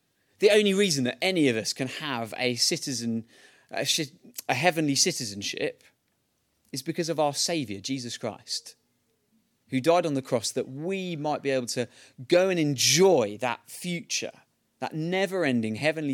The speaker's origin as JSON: {"language": "English", "country": "United Kingdom", "said": "My British passport shows me that I'm a British citizen. So if I go on holiday to Spain or what have you, or have to go on business somewhere, then it reminds me where I belong, that my home is here in Britain."}